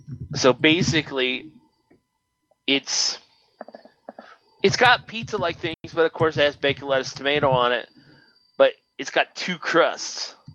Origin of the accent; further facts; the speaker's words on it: Pittsburgh, Pennsylvania, United States; Well, part of my life, I grew up in the Pittsburgh area, and that's a huge thing in the Pittsburgh area is pierogi.